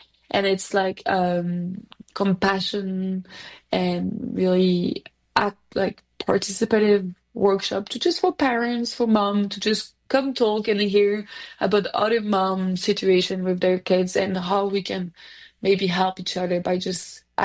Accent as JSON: {"language": "English", "country": "Belgium", "accent": "Belgian", "said": "So basically, as me, when I speak French too, I have my Belgian accent coming up. People say it's been mixing a bit with Quebec, but yeah."}